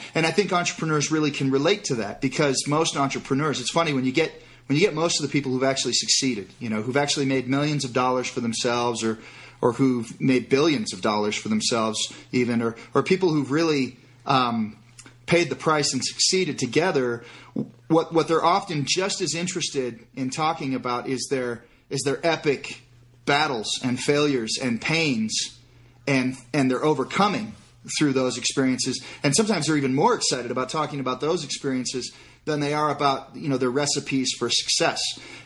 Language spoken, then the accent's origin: English; Detroit, Michigan, United States; You know, I was raised in Detroit. I was in a blue collar middle class neighborhood and lower middle class neighborhood, and it was a rough town.